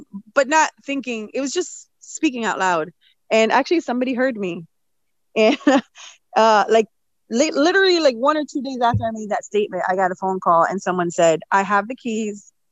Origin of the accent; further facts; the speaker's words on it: Puerto Rico; I'm from Puerto Rico, so we eat a lot of flan and guava.